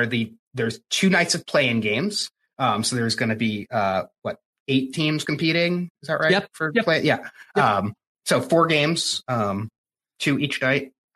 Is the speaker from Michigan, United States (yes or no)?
yes; Michigan, United States; Growing up in Michigan State country, that's kind of how it was.